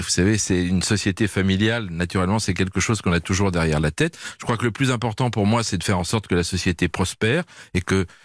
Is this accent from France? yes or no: yes; Limoges, Nouvelle-Aquitaine, France; Alors moi, j'ai grandi à Limoges